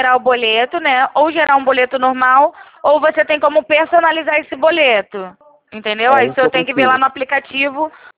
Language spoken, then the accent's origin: Portuguese; Rio de Janeiro, Brazil; Eu sou da Central de Atendimento de Pessoa Jurídica, eu sou do Rio